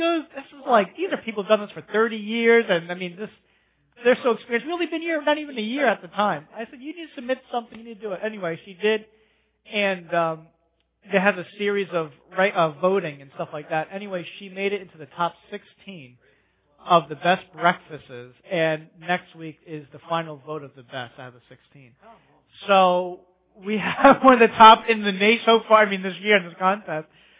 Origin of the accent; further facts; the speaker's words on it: New York, United States; a guy who I grew up with in New York, him and I were best friends until all of a sudden drugs and stuff came to the scene